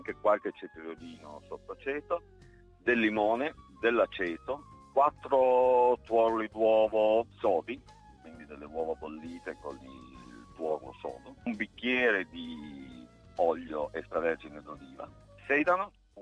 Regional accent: Piedmont, Italy; Io sono originario del Piemonte, sono piemontese

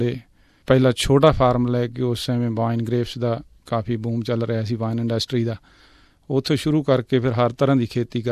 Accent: Punjab, India; ਸਾਡਾ ਪਿੰਡ ਹੈ ਜਿਹੜਾ ਬਿਲਕੁਲ ਲੁਧਿਆਣੇ ਦੇ ਨਾਲ ਅਤੇ ਬਹੁਤ ਹੀ ਵਧੀਆ ਮਾਰਕੀਟਿੰਗ ਜਿਹੜਾ ਏਰੀਆ ਉਹਦੇ ਵਿੱਚ ਪੈਂਦਾ ਜੀ।

